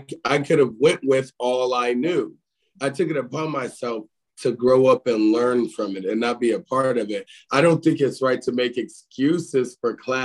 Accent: Oakland, California, United States; because I grew up in Oakland, California, where all I saw was robbing, killing, stealing, prostituting, you name it.

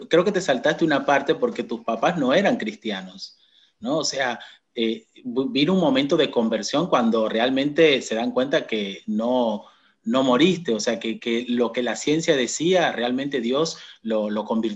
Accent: Dominican Republic; born there; Bueno, yo nací allá también.

